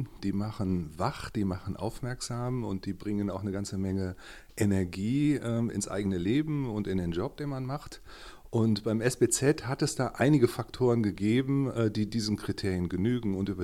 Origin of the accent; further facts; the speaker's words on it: Lüttringhausen, North Rhine-Westphalia, Germany; also born or lived in Hückeswagen; Ich bin ein bergisches Gewächs, in Hückeswagen geboren, als es dort noch eine Geburtsabteilung und ein Krankenhaus gab. In Lüttringhausen aufgewachsen, an der Stiftung Tannenhof.